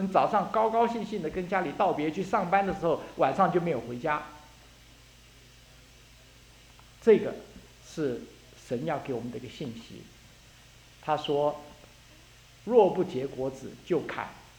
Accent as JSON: {"language": "Chinese", "country": "China", "said": "所以我们中国人讲叫做这个叫做惯犯"}